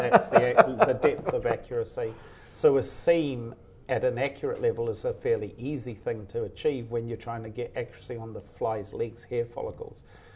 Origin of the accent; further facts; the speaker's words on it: New Zealand; if you're growing up in New Zealand as a child and you have fantasies in your head and you can't buy it blister-packed from the corner store, you're going to invent it with your hands